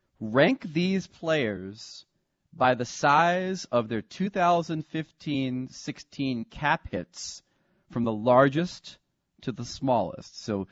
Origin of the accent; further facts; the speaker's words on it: New Jersey, United States; accent: Jersey; Did my Jersey accent sound prominent, or did it not?